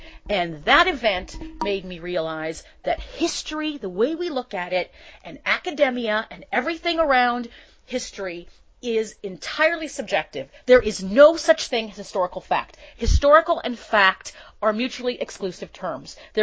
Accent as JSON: {"language": "English", "country": "Ireland", "said": "you have to imagine what happens to me as an Irish person who believes that Oliver Cromwell is synonymous with evil"}